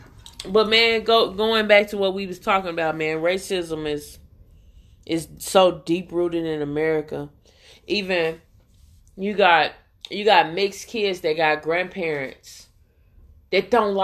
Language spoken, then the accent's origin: English; Illinois, United States; Emmett Till. I'm from Illinois.